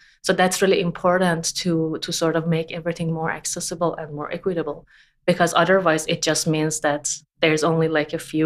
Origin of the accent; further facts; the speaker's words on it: Tehran, Tehran Province, Iran; I mean, I grew up in Tehran.